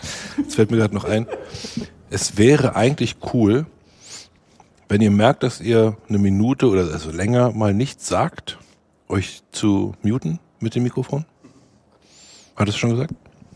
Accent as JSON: {"language": "German", "region": "Berlin", "country": "Germany", "said": "Und ich bin ja Berliner."}